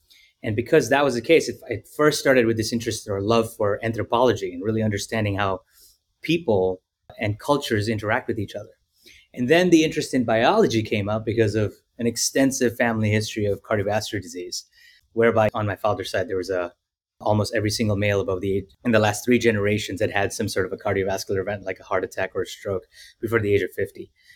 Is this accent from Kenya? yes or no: yes; Kenya; also born or lived in India; now in United States; I was born in India, raised in Kenya, Africa, for about 16 years, and then came out here in the United States in 1999